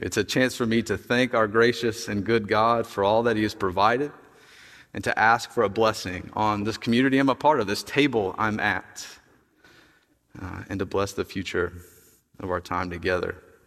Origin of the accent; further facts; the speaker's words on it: Tennessee, United States; I'm from Tennessee, by the way, if you didn't know that. I don't have much of an accent, but I've got some.